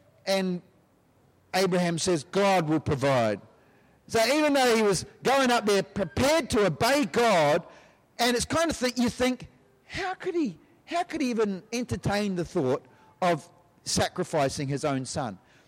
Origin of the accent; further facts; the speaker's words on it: New Zealand; I come from New Zealand. There's only 4 million people in New Zealand